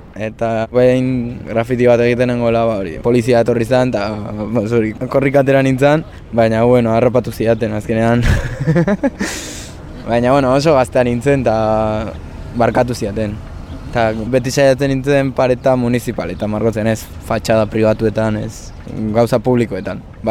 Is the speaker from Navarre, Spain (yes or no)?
no; Pasaia, Basque Country, Spain; Pasaiakoa naiz, 20 urte ditut. Oraintxe bertan arterrak ikasten ari naiz Bilbon, Leioan